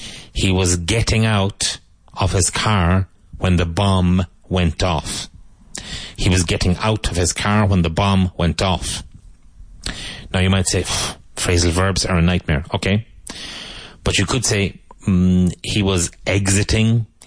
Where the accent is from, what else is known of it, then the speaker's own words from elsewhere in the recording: Cork, Munster, Ireland; Where I grew up in Cork, we would have said, and I think people still say, at least of my generation, I was going to the pictures.